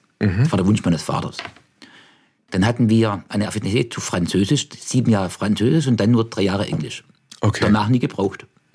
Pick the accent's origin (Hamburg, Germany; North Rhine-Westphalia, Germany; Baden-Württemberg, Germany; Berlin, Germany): Baden-Württemberg, Germany; accent: Swabian; ich spreche nicht Hochdeutsch, ich spreche vielleicht Hochschwäbisch. und ich finde Dialekte auch wertvoll.